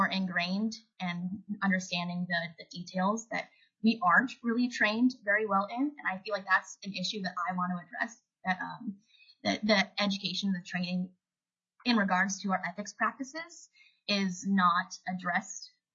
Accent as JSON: {"language": "English", "town": "Wasilla", "region": "Alaska", "country": "United States", "tie": "born or raised there", "said": "I've lived in Alaska my whole life. I was born in Palmer and raised in Wasilla."}